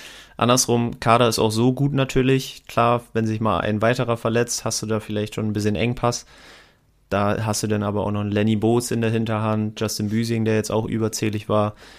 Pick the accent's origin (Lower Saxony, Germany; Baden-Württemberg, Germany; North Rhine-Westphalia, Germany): Lower Saxony, Germany; Zeven; wir kommen beide aus Zeven